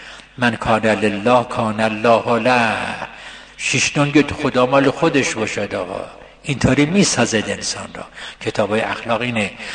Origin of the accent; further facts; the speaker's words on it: Isfahan, Iran; گفت اهل کجا هستید؟ گفتم اصفهان.